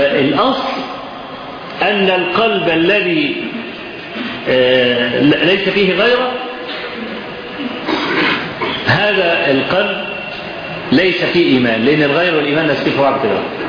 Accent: Kafr El Sheikh Governorate, Egypt; وزعلانين جدا جدا ان عندنا في كفر الشيخ

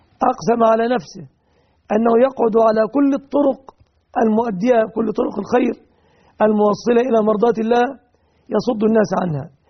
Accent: Egypt

